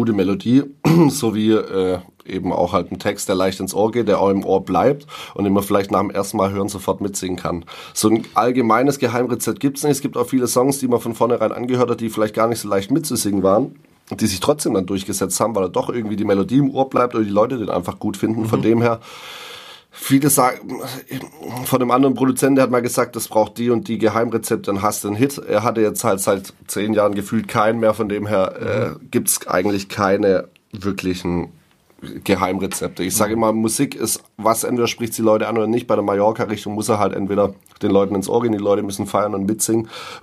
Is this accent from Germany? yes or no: yes; Ditzingen, Baden-Württemberg, Germany; ich niemals loslassen wollen und werde deswegen auch nie wegziehen aus Ditzingen, weil es einfach meine Heimat ist.